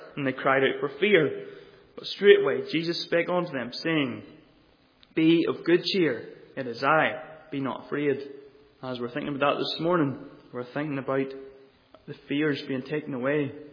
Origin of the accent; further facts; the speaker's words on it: Kilkeel, Northern Ireland, United Kingdom; I was brought up in Kilkeel, in a fishing place